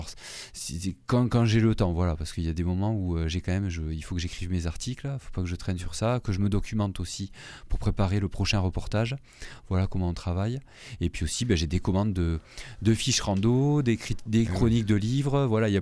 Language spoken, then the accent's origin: French; Toulouse, Occitanie, France; je suis toulousain à la base